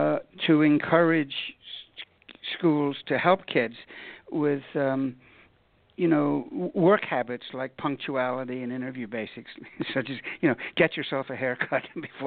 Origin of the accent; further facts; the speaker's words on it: Ireland; I'm from Ireland. That's not the UK.